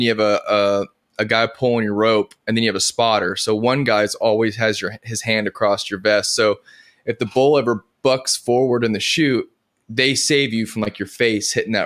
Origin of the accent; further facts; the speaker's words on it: Edgewood, New Mexico, United States; It's a small little cow town outside Albuquerque, like 30 miles east, called Edgewood.